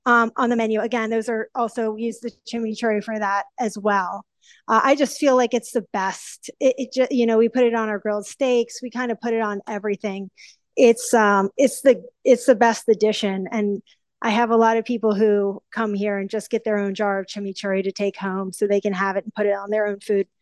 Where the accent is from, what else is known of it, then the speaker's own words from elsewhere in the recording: Silver Spring, Maryland, United States; But I've been in Silver Spring, Maryland my whole life, born and raised.